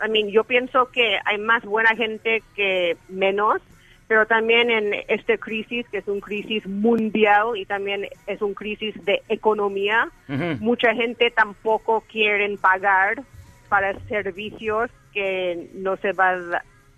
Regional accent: San Francisco, California, United States; Spanish is a second language; now in Mexico; yo vengo de San Francisco

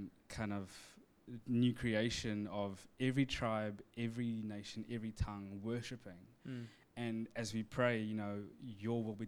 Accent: Wellington, New Zealand; Or when I say that I'm from Wellington, it's like, oh, no, where are you really from?

